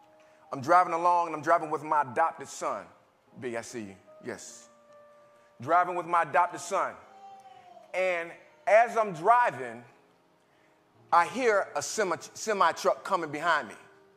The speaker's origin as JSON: {"language": "English", "town": "Opa-locka", "region": "Florida", "country": "United States", "said": "But I'm not going to lie. I'm from Opa-locka. That man done hit my car."}